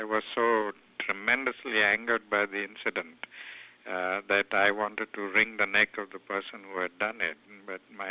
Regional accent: South Africa; I came from South Africa, and at the age of 10, I was beaten up by some white youths, and then a few months later, I was beaten up by black youths

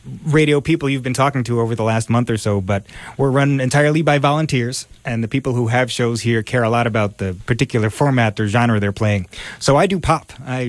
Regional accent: New York City, New York, United States; I grew up in New York City, so it was just interesting to me to hear what was going on elsewhere

